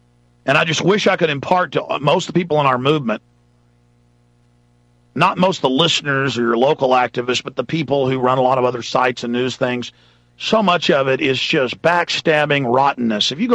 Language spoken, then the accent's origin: English; Dallas, Texas, United States; and this is how I grew up in Dallas.